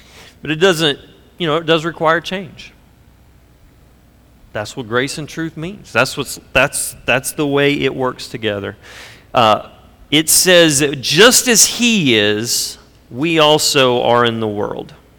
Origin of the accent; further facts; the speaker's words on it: the South, United States; I'm from the South. In fact, the denomination that I became a believer in and really grew in my faith in was historically a strong part of supporting slavery.